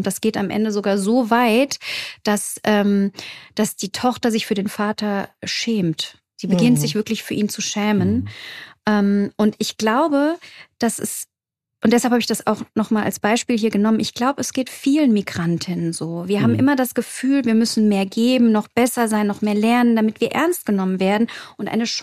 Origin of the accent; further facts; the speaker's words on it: Frankfurt, Hesse, Germany; born there; Also ich bin zwar selbst hier geboren in Frankfurt